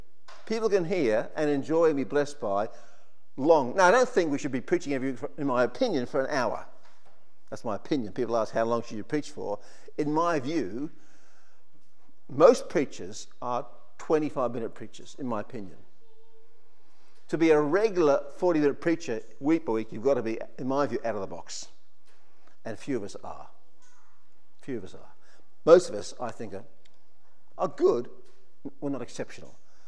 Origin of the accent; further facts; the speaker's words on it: Liverpool, North West England, United Kingdom; born there; I was born in Liverpool, and if you do find out, let me know, please.